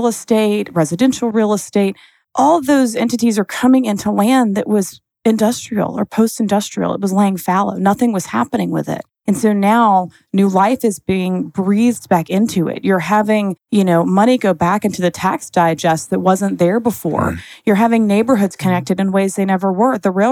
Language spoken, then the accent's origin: English; Atlanta, Georgia, United States; I'm from Atlanta, moved away for a little bit and moved back